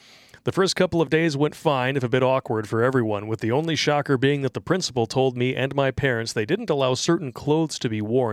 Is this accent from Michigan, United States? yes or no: yes; Oak Park, Michigan, United States; also born or lived in Ferndale; I grew up in Oak Park and Ferndale.